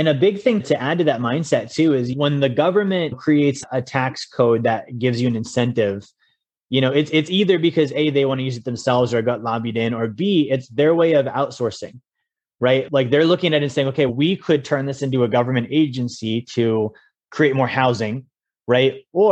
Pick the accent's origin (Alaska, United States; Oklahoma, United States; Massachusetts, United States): Alaska, United States; I grew up in Alaska. I'm a common sense guy.